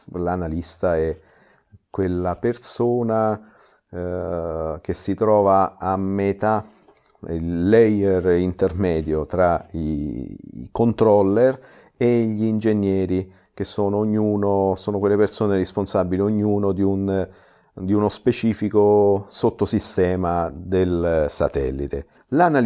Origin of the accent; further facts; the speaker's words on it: Rome, Lazio, Italy; now in Germany; vengo da Roma, mi trovo in Germania ormai dal lontano 2001.